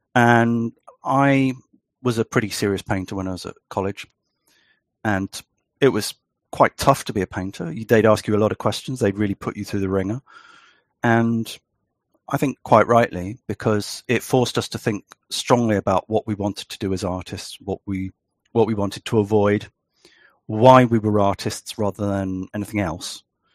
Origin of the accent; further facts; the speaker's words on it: United Kingdom; I'm a British artist and writer.